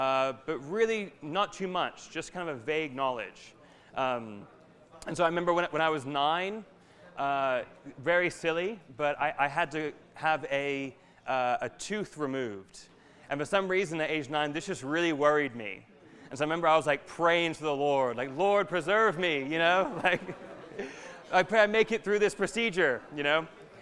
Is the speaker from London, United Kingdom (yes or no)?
yes; London, United Kingdom; born there; And so I was born in England. I was born in London.